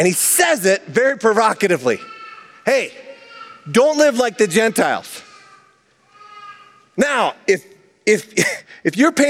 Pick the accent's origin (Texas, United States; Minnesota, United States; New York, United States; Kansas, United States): Minnesota, United States; Hibbing; People say, oh, you're from Minnesota. It's kind of passive aggressive. I'm like, I'm from Hibbing.